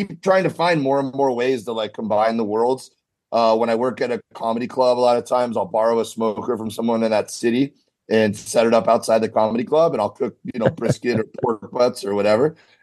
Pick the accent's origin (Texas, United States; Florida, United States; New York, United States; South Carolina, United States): Florida, United States; Miami; But most of our stories or episodes end up being about something with our growing up in Miami or some crazy stuff that, you know, all the Florida man stuff.